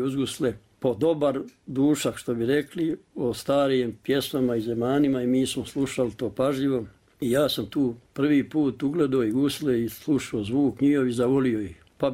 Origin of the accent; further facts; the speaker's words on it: Trešnjevica, Republika Srpska, Bosnia & Herzegovina; jer ja sam rođen u Hercegovini, u istočnom dijelu, na području nekadašnje opštine Ulog, a današnji Kalinovi, 55. godine u selu Trešnjevica